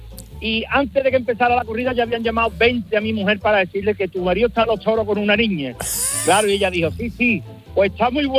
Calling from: Osuna, Andalusia, Spain; Somos conocidos de Osuna, de la Villa Ducal

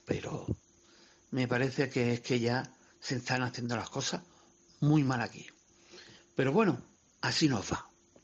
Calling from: Málaga, Andalusia, Spain; de Málaga Capital y me parece muy triste lo que está pasando

